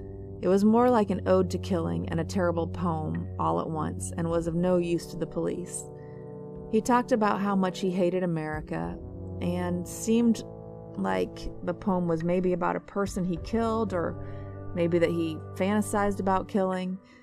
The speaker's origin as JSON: {"language": "English", "region": "Indiana", "country": "United States", "tie": "born or raised there", "said": "as Indiana is my home state and Fort Wayne is near my hometown, I have to let you Hoosiers know"}